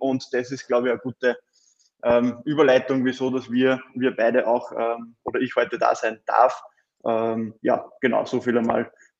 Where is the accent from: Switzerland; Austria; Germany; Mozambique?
Austria; die ganzen Lockdowns, die es ja bei uns in Österreich leider Gottes immer wieder gegeben hat